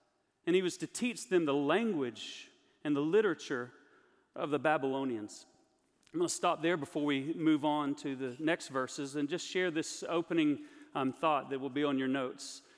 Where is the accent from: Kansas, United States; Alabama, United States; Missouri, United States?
Alabama, United States; Opelika; I'm from Opelika, Alabama, just an hour, 45 minutes to an hour away. I've grown up in Alabama all my life and lived in the South all my life, and I don't consider myself to have a Southern accent.